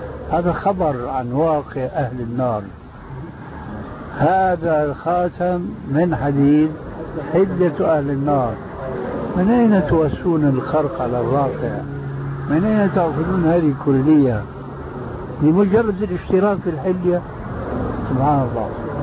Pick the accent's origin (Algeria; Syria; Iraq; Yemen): Syria; وأنا أخذ السيارة كما يقولون عندنا بالشام